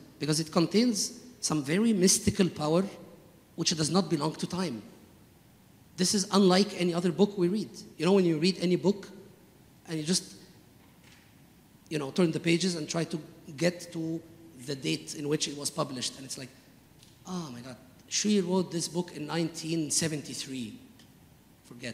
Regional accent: Montreal, Quebec, Canada; Sorry, I'm coming from Montreal.

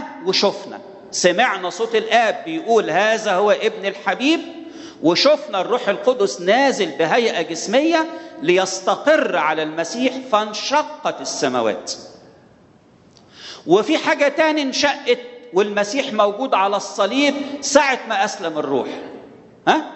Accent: Egypt

